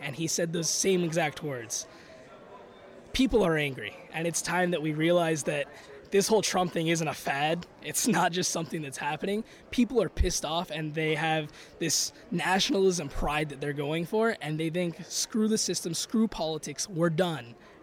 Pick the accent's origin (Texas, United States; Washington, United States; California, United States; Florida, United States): California, United States; Lake Elsinore; I'm from the 42nd Congressional District, so that actually includes Southwest Riverside County for me, so I'm from Lake Elsinore